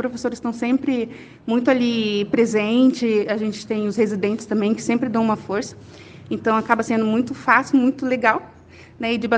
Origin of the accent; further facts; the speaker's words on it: Dracena, São Paulo, Brazil; now in Rolândia, Brazil; tenho 34 anos e estou no quinto ano de odontologia. Eu sou da cidade de Rolândia, né? Sou natural de Dracena, interior de São Paulo. Atualmente moro em Rolândia